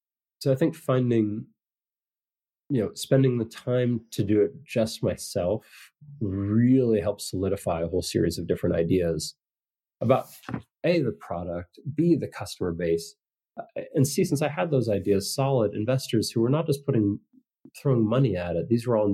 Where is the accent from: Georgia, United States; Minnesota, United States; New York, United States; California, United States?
California, United States; I mean, I had always grown up in the shadow of the Google buildings, you know, growing up in the Bay Area.